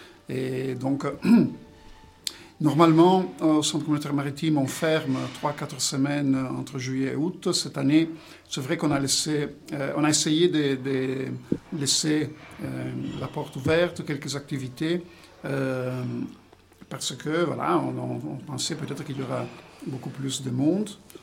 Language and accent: French; Italy; French is a second language; now in France; Je suis allé, on va dire, chez moi en Italie, donc les amis, la famille.